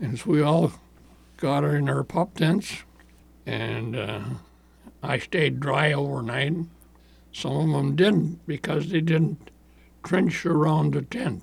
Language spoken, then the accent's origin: English; Duluth, Minnesota, United States; also born or lived in Evansville, Minnesota; I was born in Evansville, Minnesota.